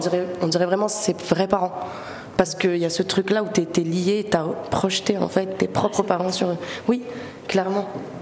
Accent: Algiers, Algiers Province, Algeria; now in France; même si je viens d'Alger, c'est très différent, comme ici en France

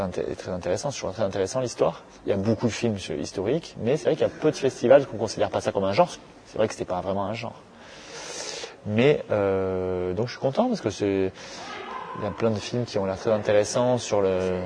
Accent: Agen, Nouvelle-Aquitaine, France; c'est pas loin de ma terre natale, puisque moi je suis d'Agen, je suis un Agenais

